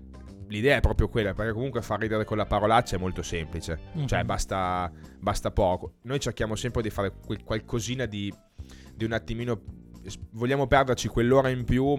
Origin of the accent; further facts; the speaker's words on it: Emilia-Romagna, Italy; Io infatti devo ringraziare le mie nonne che parlavano solo dialetto. Non proprio di Parma, io sono della Bassa, quindi un dialetto leggermente diverso